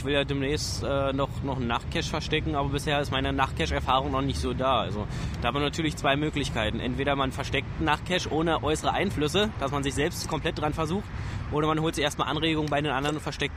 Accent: Jerichow, Saxony-Anhalt, Germany; Und ich habe ein bisschen was aus meiner Heimat mitgebracht, den Jerichoer Klosterklaus.

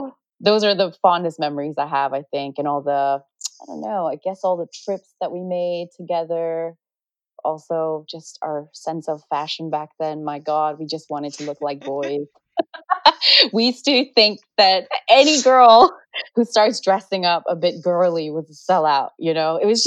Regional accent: Nepal; I think growing up in Nepal, like, I have a lot of memories.

